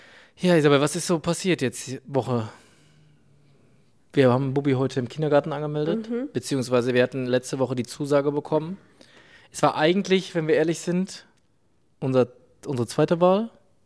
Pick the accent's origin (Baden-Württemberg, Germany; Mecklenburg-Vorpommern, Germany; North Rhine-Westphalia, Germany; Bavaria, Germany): North Rhine-Westphalia, Germany; wir kommen aus dem